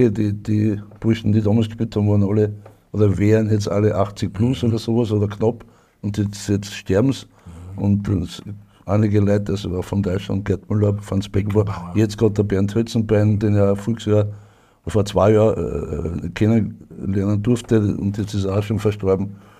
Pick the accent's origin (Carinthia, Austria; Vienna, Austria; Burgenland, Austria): Carinthia, Austria; St. Veit an der Glan; weil ich komme aus St. Veit an der Glan, nicht wirklich weit weg von Klagenfurt und Villach.